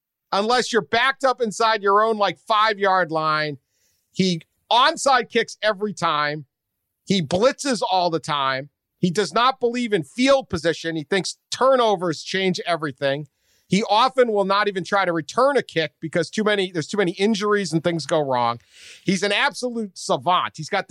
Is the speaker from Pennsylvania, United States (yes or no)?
no; Boston, Massachusetts, United States; accent: Boston; also born or lived in Midwest; I learned how to speak English in the city of Boston. My accent was so bad as a kid. I went to the University of Massachusetts, and the kids at UMass made fun of my Boston accent.